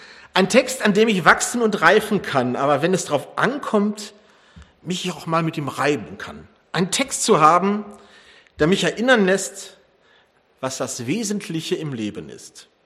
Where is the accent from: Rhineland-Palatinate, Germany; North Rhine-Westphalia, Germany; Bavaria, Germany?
North Rhine-Westphalia, Germany; Wuppertal; in meiner Heimatgemeinde in Sonnborn ordiniert worden bin, als ich die Rechte bekam, in der evangelischen Kirche Gottesdienste zu feiern